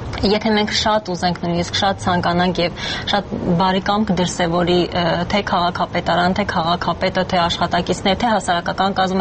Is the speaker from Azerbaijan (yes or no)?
no; Yerevan, Armenia; որպես երևանցի դա ինձ իսկապես գեղագիտական հաճույք է պատճառում